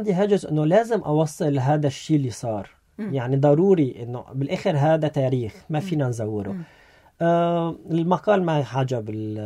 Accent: Syria; انا شخص، انا سوري

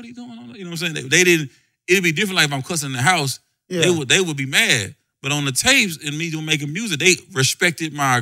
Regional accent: Memphis, Tennessee, United States; these dudes I'm from Memphis, so it's like, you know, just like Georgia.

